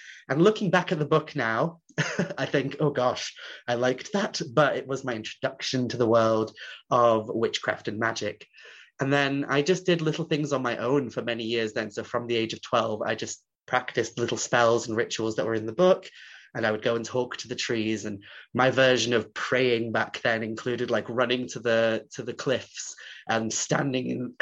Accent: Wales, United Kingdom; I grew up on the Isle of Anglesey, Ynysmon, and I grew up in a very rural area, middle of nowhere, and it was a Welsh-speaking community, so I went to a school that only had 26 students

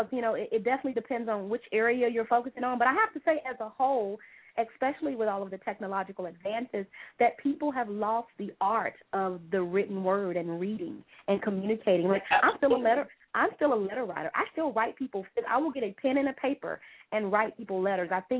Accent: Little Rock, Arkansas, United States; now in Atlanta, United States; I live in Atlanta, but I'm from Little Rock, Arkansas.

